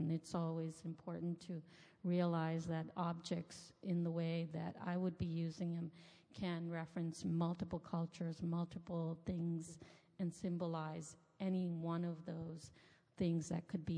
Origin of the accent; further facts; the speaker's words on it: Queens, New York, United States; Growing up in New York, I grew up in Queens, and in Queens I was exposed to Jamaicans, Koreans, South Asians, the Irish, the Italians, and all these neighborhoods.